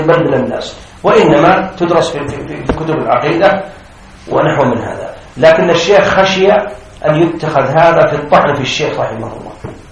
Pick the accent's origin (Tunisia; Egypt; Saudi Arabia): Saudi Arabia; لكن بعد تلميذه جاءوا عندنا في السعودية